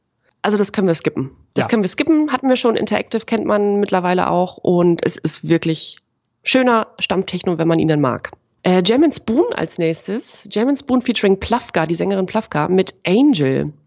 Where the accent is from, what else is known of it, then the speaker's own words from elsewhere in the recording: East Germany, Germany; Das gab es bei uns im Osten natürlich, das gab's häufiger